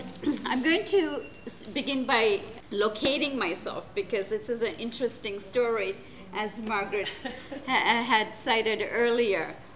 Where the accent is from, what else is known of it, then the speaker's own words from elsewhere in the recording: Sri Lanka; I'm originally from Sri Lanka, and I've been doing a lot of international work.